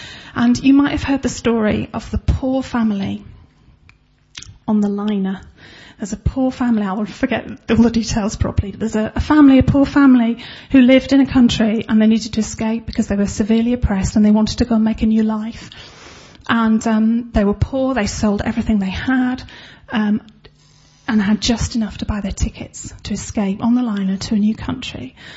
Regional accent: England, United Kingdom; Is that being English? Is that the way I was brought up?

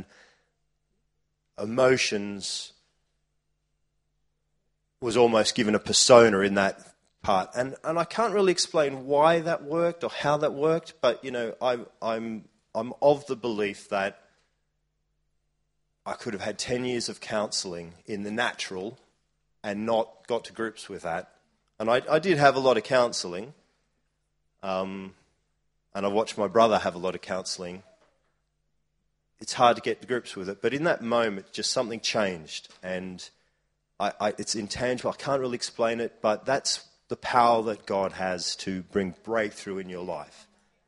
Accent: Brisbane, Queensland, Australia; also born or lived in Sydney; we moved to a different city from Sydney to Brisbane so my mum could be back near her family, her relatives.

